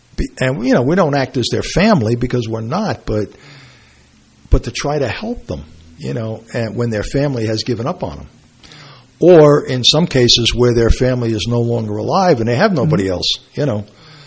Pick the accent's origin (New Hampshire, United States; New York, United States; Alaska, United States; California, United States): New York, United States; Brooklyn